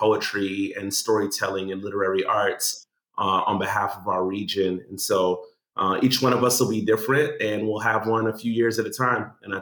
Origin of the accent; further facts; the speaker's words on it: Brooklyn, New York, United States; also born or lived in Orlando / Jacksonville; I was born early 80s and growing up in Brooklyn, that's where I was born for the first few years, 7-8 years of my life. I would visit Guyana in the summers. When I moved to Orlando at about the age of 10